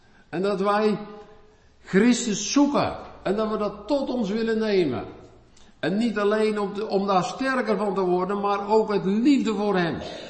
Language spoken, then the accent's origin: Dutch; Netherlands; Ik weet niet hoe dat dan bij ons is, als Nederlanders.